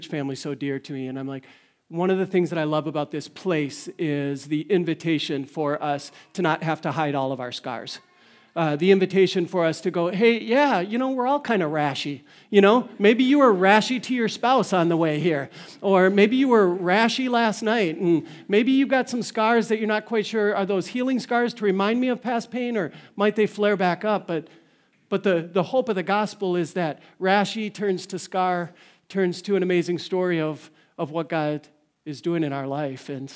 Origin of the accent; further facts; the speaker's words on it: Green Bay, Wisconsin, United States; I grew up in Green Bay, by the way.